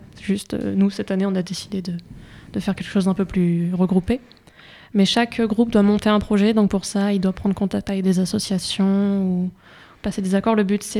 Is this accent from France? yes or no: yes; Nouvelle-Aquitaine, France; Je suis de Haute-Vienne.